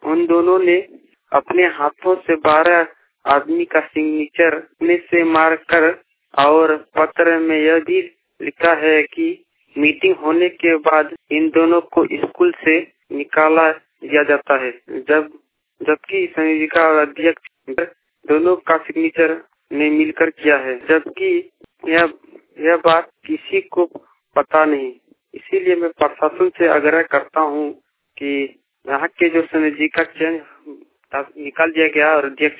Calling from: Jharkhand, India; सिकाई पड़ा, जिला दुमका, झारखंड से।

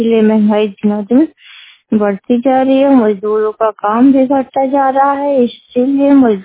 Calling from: Hathigarh, India; मैं हाथीगढ़ से बात कर रही हूँ। मेरा जिला बलरामपुर है।

